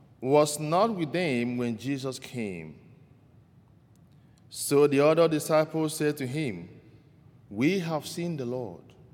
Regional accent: Nigeria; moved away as an adult; now in United States; Originally, I'm from Nigeria. I came from a family of 8, 4 boys, 4 girls. And I am number 6 in my family.

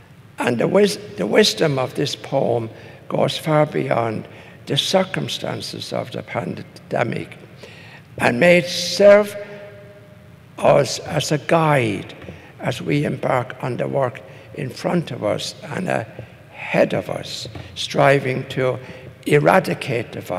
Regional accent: Ireland; Because I grew up in Ireland where we were very conscious of the history of our country and how we were treated by our neighbors.

